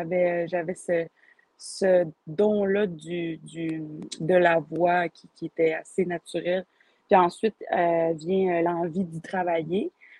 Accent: Saguenay, Quebec, Canada; also born or lived in Pessamit; Je suis originaire du Saguenay, mais je viens de la communauté de Pessamit, sur la Côte-Nord.

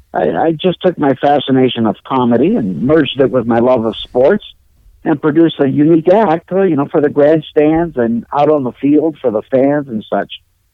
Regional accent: London, Ontario, Canada; Growing up in London, Ontario, Canada, I was easygoing kid.

